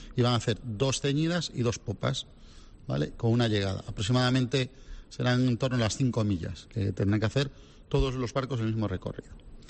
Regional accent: Galicia, Spain; yo soy de Galicia

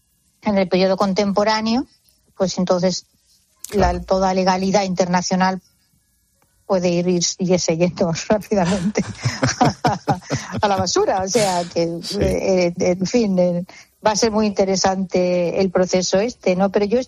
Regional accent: Andalusia, Spain; Yo soy andaluza.

